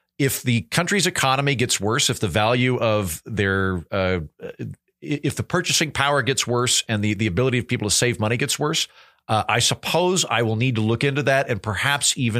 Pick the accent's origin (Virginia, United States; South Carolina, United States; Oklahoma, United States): Oklahoma, United States; And I went, "I am. I'm from Oklahoma."